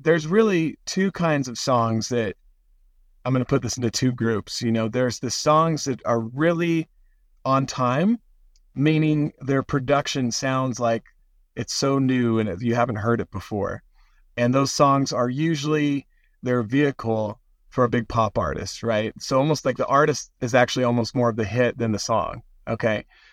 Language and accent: English; Seattle, Washington, United States; I started wanting to write songs when I was a teenager growing up in Seattle, listening to the grunge music of the time.